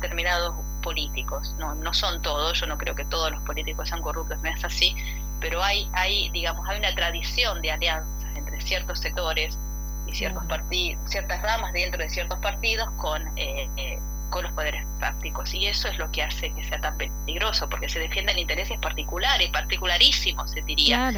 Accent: San Salvador de Jujuy, Jujuy, Argentina; born there; yo nací en el Hospital Pablo Soria de acá de la capital jujeña.

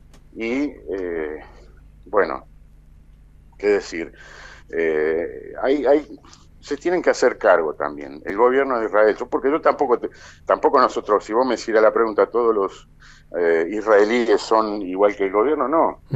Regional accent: Argentina; nosotros como argentinos

